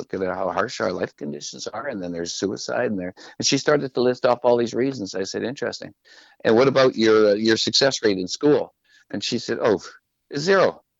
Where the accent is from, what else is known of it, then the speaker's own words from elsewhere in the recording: Arctic Bay, Nunavut, Canada; Yeah, I'm 20 years old. I have my grade 10 only because I'm from Arctic Bay.